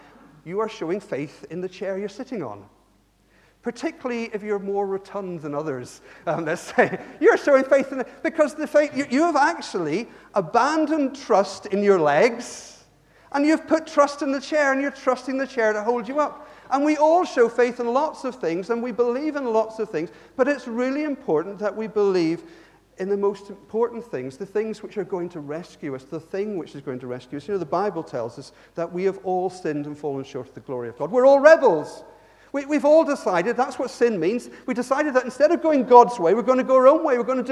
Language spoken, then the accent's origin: English; Ireland; also born or lived in Bath; I lived in Bath for 20 years, and they were the first big rugby team I came across, and I was from Ireland.